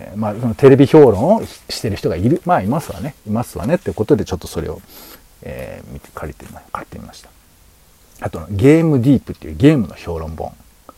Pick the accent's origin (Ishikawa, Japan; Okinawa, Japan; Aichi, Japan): Aichi, Japan; Nagoya; まずあの僕あの地元が名古屋の方なんで